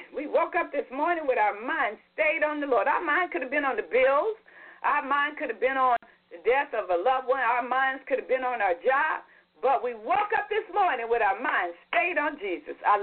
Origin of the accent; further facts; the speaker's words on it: Ohio, United States; I grew up partly in Ohio, and I don't miss the snow.